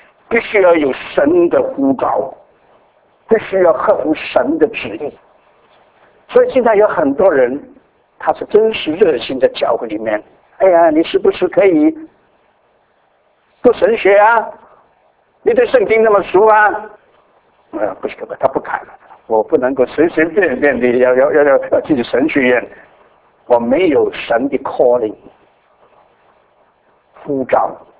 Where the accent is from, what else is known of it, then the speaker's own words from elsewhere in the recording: China; moved away; 假如你回到大陆，回到我们的老家，你打听一下